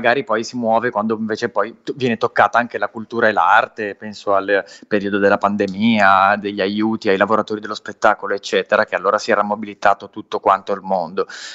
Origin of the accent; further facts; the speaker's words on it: Genoa, Liguria, Italy; now in Milan, Italy; Io sono un genovese arrivato a Milano, nella metropoli costosa, poi col background di tirchieria genovese che si racconta